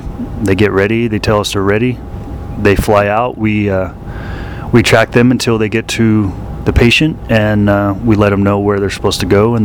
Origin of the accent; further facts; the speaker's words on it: New Mexico, United States; also born or lived in Maryland; I did. I was born in Maryland, and I moved to New Mexico when I was six, I think, so.